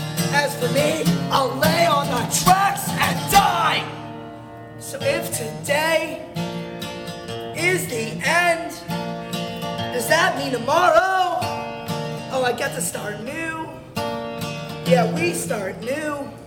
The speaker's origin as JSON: {"language": "English", "town": "Toronto", "region": "Ontario", "country": "Canada", "also_born_or_lived": "Fort Lauderdale", "moved": "yes", "lives_now": "Tallahassee, United States", "said": "I'm originally from Toronto, Ontario, Canada, which is a little place in a different country. And it's really fun. I like it there. And I consider that place my home. Then I moved to Fort Lauderdale, Florida."}